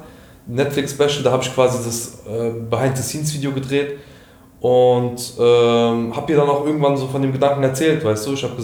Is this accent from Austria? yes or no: no; Offenbach, Hesse, Germany; so, ich bin aus Offenbach